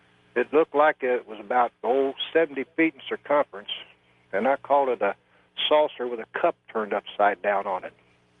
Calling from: Port Gamble, Washington, United States; from Port Gamble, Washington.

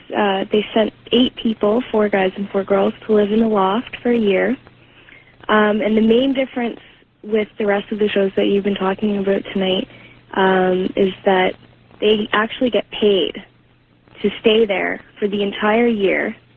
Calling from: London, Ontario, Canada; I'm calling from London.

